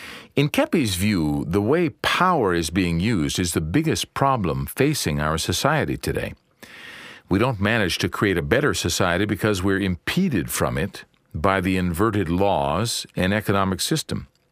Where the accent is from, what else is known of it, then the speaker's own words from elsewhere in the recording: Canada; It's much higher in Canada, I imagine, my home country.